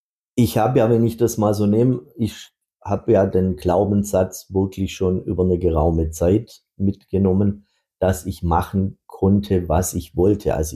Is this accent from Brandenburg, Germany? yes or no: no; Baden-Württemberg, Germany; Ich sage ganz einfach, wir sind aus dem Schwabenland